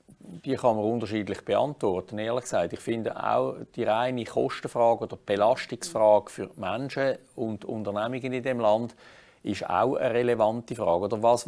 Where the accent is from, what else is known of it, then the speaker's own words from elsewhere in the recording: Zurich, Switzerland; dann müssen wir mehr als Zürcher auch noch in Rechnung stellen